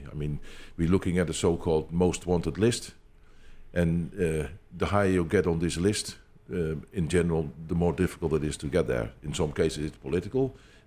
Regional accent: Netherlands; I'm from the Netherlands.

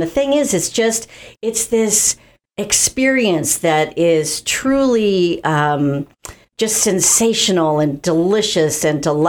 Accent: Ireland; and I'm Irish

